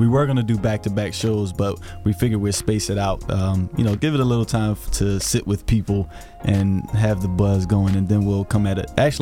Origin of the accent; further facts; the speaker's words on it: Philadelphia, Pennsylvania, United States; I'm from West Philly.